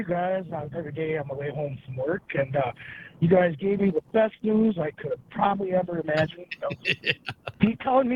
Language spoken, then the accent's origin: English; Greenwood, Wisconsin, United States; Yep, I'm from Greenwood, right there in the middle of it, actually.